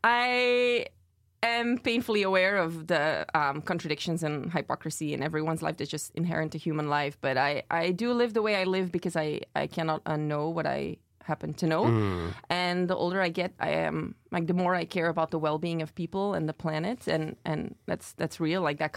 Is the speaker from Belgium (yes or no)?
yes; Belgium; I'm from Belgium, which historically has always been a more progressive socialist country.